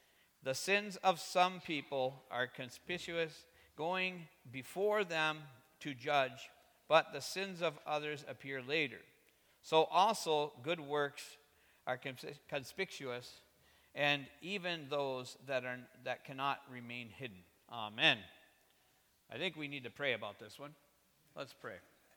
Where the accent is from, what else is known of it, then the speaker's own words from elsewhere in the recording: United States; I'm an American.